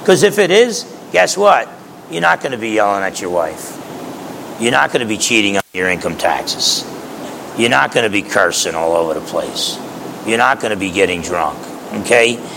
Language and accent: English; New Jersey, United States; I grew up in New Jersey. Essex County, New Jersey.